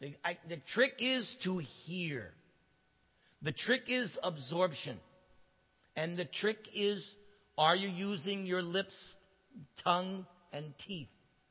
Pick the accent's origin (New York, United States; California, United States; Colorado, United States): California, United States; Los Angeles; I'm from the Los Angeles area, so I always like to give the example of, there's this one person, Kobe.